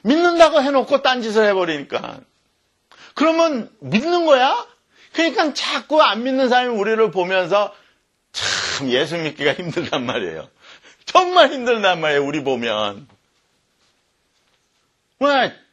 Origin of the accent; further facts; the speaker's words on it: South Korea; now in United States; 이 얼굴을 가지고 내가 한국 사람임을 증거하고 삽니다. 이 얼굴을 가지고 이 미국에서 살면서 한국 현실을 증거합니다.